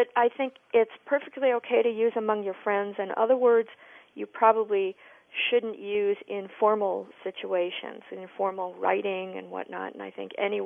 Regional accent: Des Moines, Iowa, United States; I remember it when I was growing up in Des Moines.

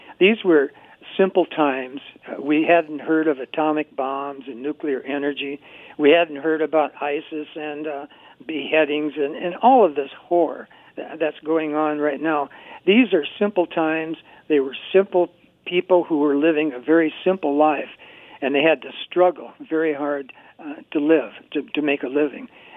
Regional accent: South Dakota, United States; We all, if we're from South Dakota, we all have that pioneer spirit in us.

